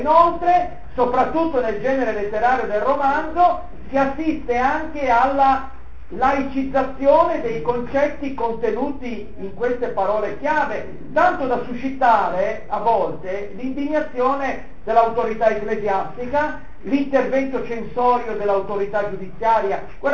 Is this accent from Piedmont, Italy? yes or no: yes; Piedmont, Italy; grande debitore a uomini e donne in mezzo ai quali e grazie ai quali sono venuto al mondo, debitore alla mia terra tra Monferrato e Langhe